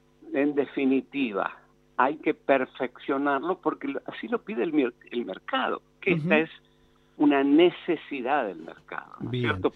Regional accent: Argentina; lo grave que es que nosotros no podemos vernos representados como argentinos en la televisión abierta

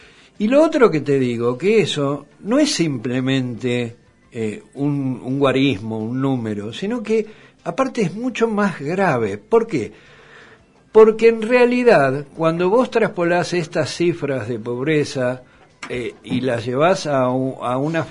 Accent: San Rafael, Mendoza, Argentina; now in General Alvear, Argentina; yo soy del sur, de San Rafael. San Rafael y ahora Alvear.

